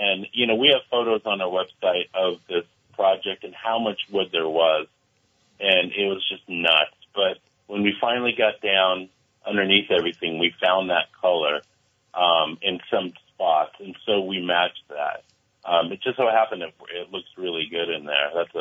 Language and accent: English; San Diego, California, United States; moved away; we're from San Diego, so we got here a year ago.